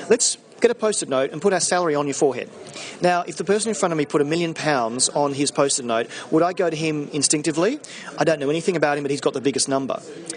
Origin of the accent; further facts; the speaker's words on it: Australia; now in London, United Kingdom; I'm Australian living in London, so it's a bit hard to say, you know, where my bread is buttered, as we say.